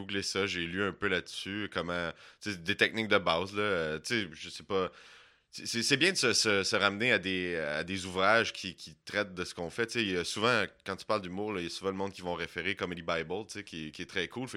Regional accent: Laval, Quebec, Canada; toi, tu viens de là, ouais, je viens de Laval

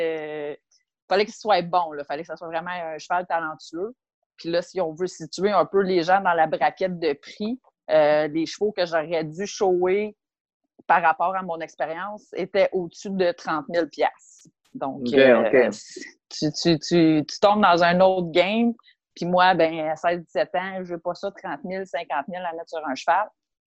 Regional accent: Laval, Quebec, Canada; moved away as an adult; Je viens de Sainte-Rose à Laval. J'ai passé ma vie là. J'ai jamais déménagé. C'est mon enfance. Je suis partie de là, j'avais 21 ans.

